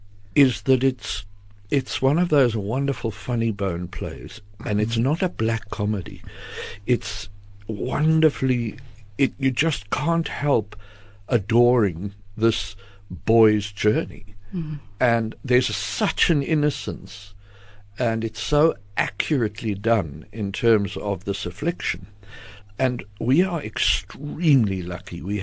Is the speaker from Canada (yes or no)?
no; South Africa; And you've got to, as a South African at the bottom of Africa, you've got to keep in touch with how theatre is surviving.